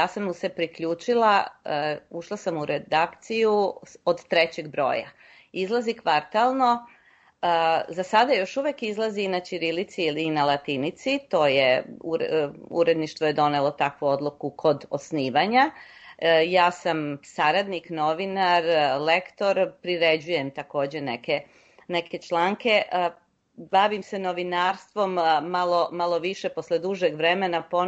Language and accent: Serbian; Loznica, Šumadija and Western Serbia, Serbia; born or raised there; now in Toronto, Canada